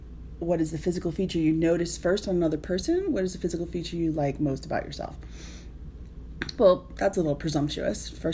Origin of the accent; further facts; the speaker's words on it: Boston, Massachusetts, United States; accent: Boston; And probably that I'm from Boston because I worked wicked hard at getting rid of my accent.